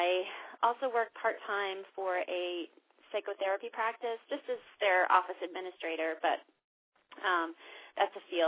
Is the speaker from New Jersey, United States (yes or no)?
yes; New Jersey, United States; I'm originally from New Jersey, but no one would ever guess that because I somehow did not end up with a New Jersey accent, I hope.